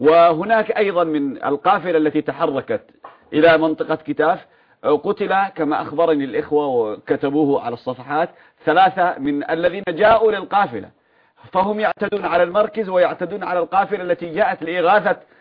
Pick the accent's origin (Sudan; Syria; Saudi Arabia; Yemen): Yemen; عندنا في اليمن